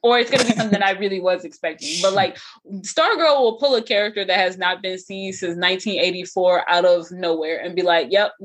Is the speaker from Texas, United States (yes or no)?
yes; Texas, United States; We're from Texas. We get rowdy.